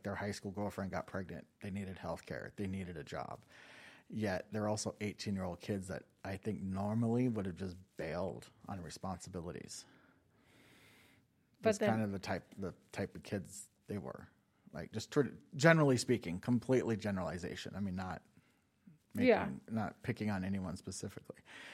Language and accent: English; Utah, United States; So I was from Utah.